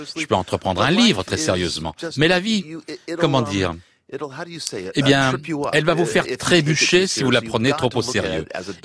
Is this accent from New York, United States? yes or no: no; Los Angeles, California, United States; J'ai grandi à Los Angeles où la célébrité, c'était une blague.